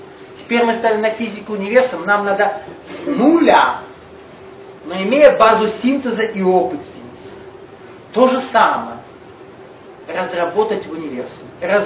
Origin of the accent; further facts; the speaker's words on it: Moscow Oblast, Russia; Я не из Новосибирска. Когда вы сказали: на башне продают, у нас в Подмосковье башен нет, у нас деревня.